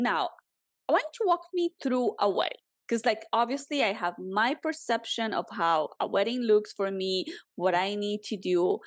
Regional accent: Colombia; but like when I grew up in Colombia, we didn't have like family portraits.

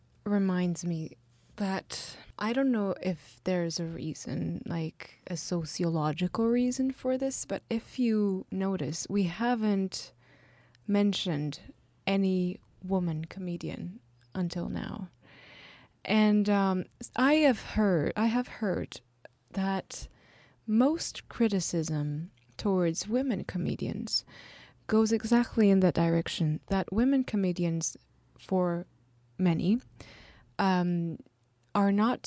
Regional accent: Italy; English is a second language; And I come from a European country where we're not so rowdy. And I come from Italy.

